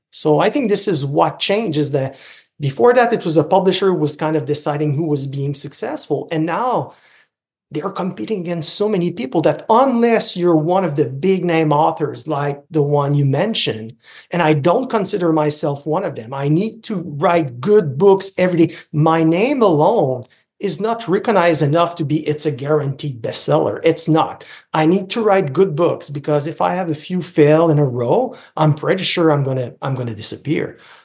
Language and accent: English; Canada; accent: French Canadian; first language French; English is a second language; now in Ottawa, Canada; As you can probably see or hear from my accent, I'm a French Canadian. I barely speak English at home. I live in Ottawa, but my kids are Francophone. My wife is Francophone.